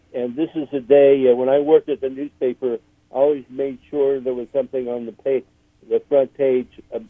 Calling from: Florida, United States; I'm calling from Florida.

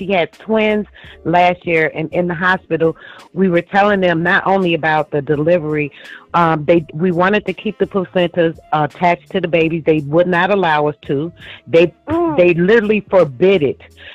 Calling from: Rochester, New York, United States; I'm calling from Rochester, New York.

